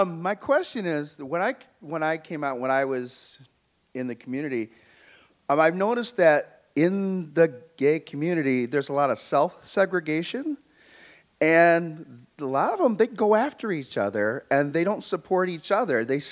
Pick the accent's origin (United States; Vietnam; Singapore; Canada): United States; Detroit, Michigan; I'm from Detroit as well. I'm not from Philly, so, but we beat the Eagles last week, sorry.